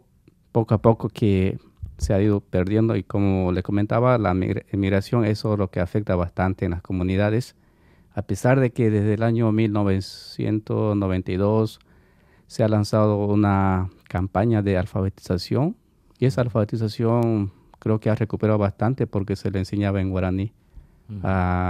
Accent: Bolivia; Bueno, como le decía, yo vengo de Bolivia.

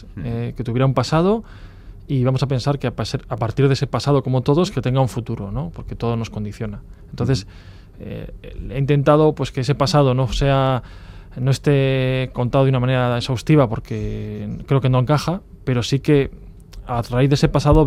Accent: Burgos, Castile and León, Spain; yo soy de Burgos

